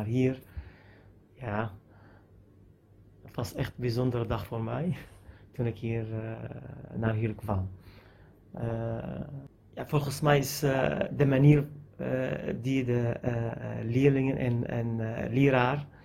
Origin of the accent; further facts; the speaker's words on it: Syria; Dutch is a second language; now in Netherlands; Ik kom uit Syrië. Ik ben 39 jaar. Ik was wiskundeleraar in Syrië.